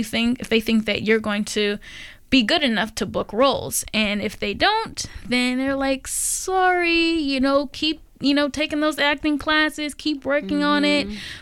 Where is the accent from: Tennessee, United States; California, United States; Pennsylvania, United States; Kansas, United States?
California, United States; Los Angeles; So if you're interested in acting, and yes, in Portland, it's really different. I'm from Los Angeles.